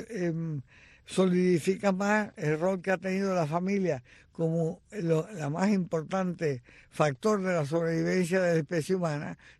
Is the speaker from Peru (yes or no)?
no; Baracoa, Guantánamo, Cuba; Yo siempre bromeaba cuando alguien me pregunta sobre dónde yo me crié en Baracoa Oriente, oigan ustedes.